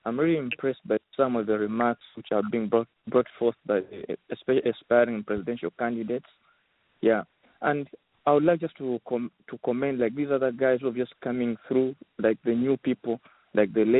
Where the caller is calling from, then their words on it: Dallas, Texas, United States; I'm calling in from Dallas.